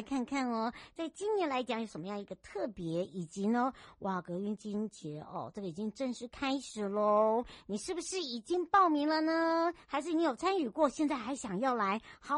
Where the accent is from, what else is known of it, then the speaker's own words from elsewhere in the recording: Yuli, Hualien County, Taiwan; 脚踏实地一路向东，来到我的故乡花莲玉里之外呢